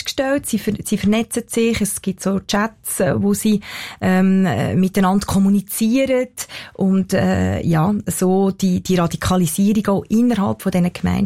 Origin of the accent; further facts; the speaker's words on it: Switzerland; first language Spanish; German is a second language; Schweizerdeutsch ist gleich wie meine Muttersprache. Ich bin aufgewachsen, habe sofort Schweizerdeutsch gelernt. Es ist viel die reichere Sprache für mich, auch das grössere Vokabular. Es ist meine Herzenssprache, gleichwohl, obwohl Spanisch meine Ursprungssprache ist.